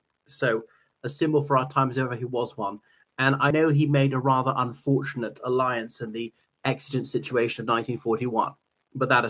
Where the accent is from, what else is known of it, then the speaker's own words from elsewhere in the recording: Ireland; from Ireland.